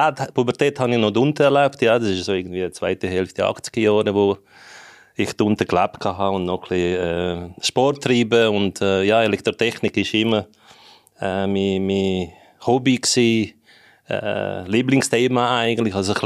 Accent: Zagreb County, Croatia; now in Switzerland; Ich komme ursprünglich aus Kroatien, Umgebung von Zagreb, also Hauptstadt.

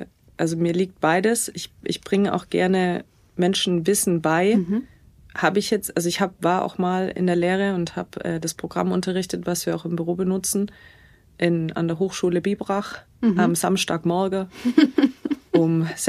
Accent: Stuttgart, Baden-Württemberg, Germany; Also ich komme aus Stuttgart.

